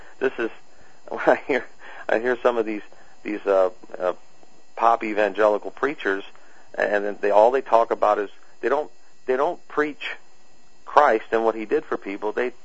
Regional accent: United States; Well, as an American, I'll agree with you.

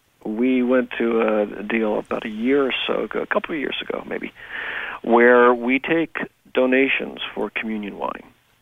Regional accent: Midwest, United States; I grew up in the Midwest, and so I've experienced going down to the basement, the cellar for a tornado, thunderstorms, and that kind of thing

